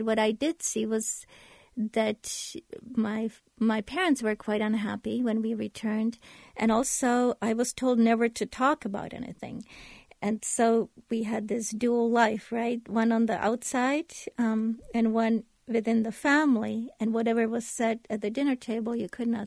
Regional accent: Prague, Czechia; now in United States; I was born in the 60s in Czechoslovakia, in Prague. And the 60s were happier years in that country.

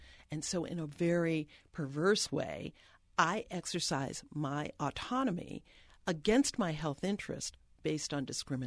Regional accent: New York, United States; I was born and raised in New York, Northeast City, the most segregated or one of the most residentially segregated cities in America.

